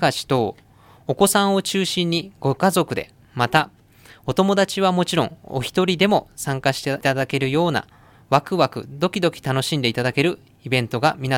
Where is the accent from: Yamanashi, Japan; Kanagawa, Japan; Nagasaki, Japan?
Kanagawa, Japan; Fujisawa; 私がずっと住んできたこの藤沢